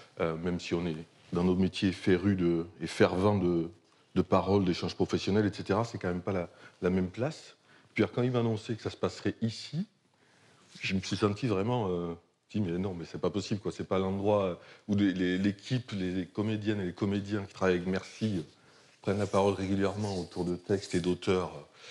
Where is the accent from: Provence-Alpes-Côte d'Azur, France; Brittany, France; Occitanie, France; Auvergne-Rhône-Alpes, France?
Occitanie, France; Perpignan; Moi, j'ai grandi à Perpignan. Donc Perpignan, la Catalane. Je dis la Catalane parce que je peux toujours essayer de dire le contraire. Ça fait fortement partie de mon rapport à l'identité.